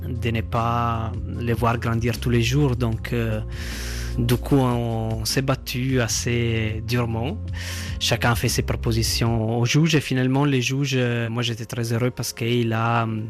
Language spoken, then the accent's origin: French; Italy; French is a second language; Moi, je suis italien